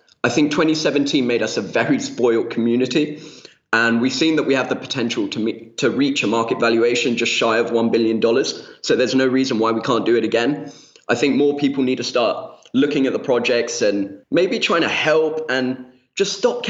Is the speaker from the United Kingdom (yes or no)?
yes; United Kingdom; accent: British; I just went to an international school. Hence why I've managed to keep my British accent. And then for university, I went back to university in England, which was absolutely fantastic.